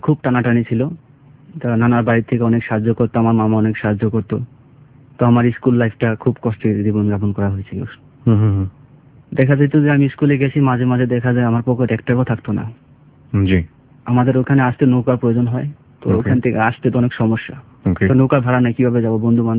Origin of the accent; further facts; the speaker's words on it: Munshiganj, Dhaka Division, Bangladesh; now in Singapore; Munshiganj.